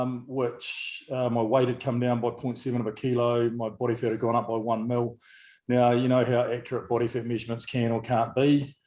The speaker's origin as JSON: {"language": "English", "town": "Dunedin", "region": "Otago", "country": "New Zealand", "tie": "born or raised there", "said": "weeks to get ready for Dunedin and then, you know, holding it over for another 6 weeks. So I was being my hometown show"}